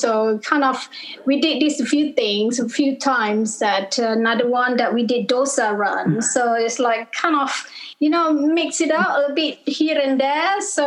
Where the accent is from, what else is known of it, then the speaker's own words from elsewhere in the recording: Malaysia; now in London, United Kingdom; I'm from Malaysia. I came from Malaysia about 15 years ago, so I've been living here for quite some times, and I just moved to London about a few years ago